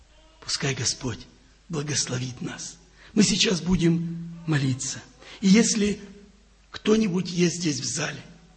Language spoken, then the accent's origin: Russian; Georgiyevsk, Stavropol Krai, Russia; moved away; Я не был там у меня на родине, где моя первая церковь была, это в Старопольском крае, город Георгиевск. Я не был там 18 лет.